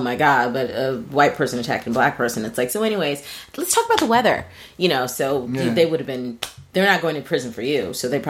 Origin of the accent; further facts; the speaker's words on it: New York, United States; I'm from New York and I'm black.